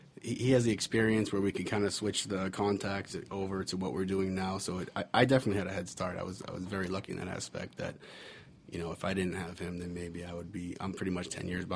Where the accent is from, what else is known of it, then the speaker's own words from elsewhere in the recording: Boston, Massachusetts, United States; now in Atlanta, United States; went all over, and I was stationed in Savannah, Georgia. Mm. And that's how I ended up in Atlanta. I'm from Boston, so.